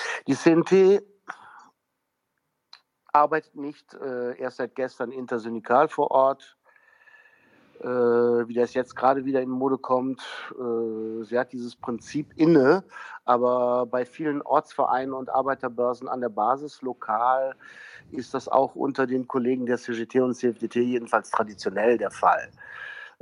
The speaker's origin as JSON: {"language": "German", "town": "Cologne", "region": "North Rhine-Westphalia", "country": "Germany", "said": "Weißt du, du hast mich ja jetzt schon als Kölner vorgestellt"}